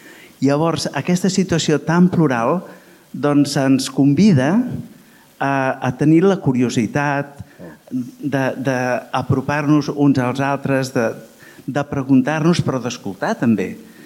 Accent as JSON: {"language": "Catalan", "town": "Barcelona", "region": "Catalonia", "country": "Spain", "moved": "yes", "lives_now": "Poland", "said": "De Barcelona."}